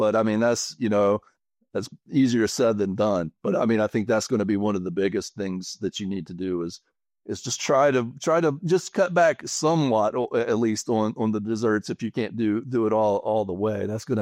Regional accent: the South, United States; I'm in Colorado right now, but I'm from the South.

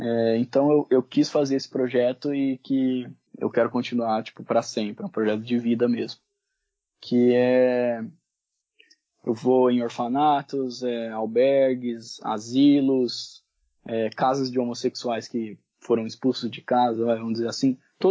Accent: Osasco, São Paulo, Brazil; eu sou de Osasco, mas estudei em escola particular e tal.

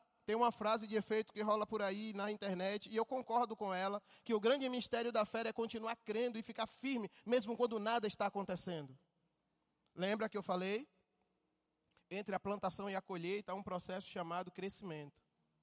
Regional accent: Camaçari, Bahia, Brazil; Aqui em Camaçari, que é a minha cidade natal

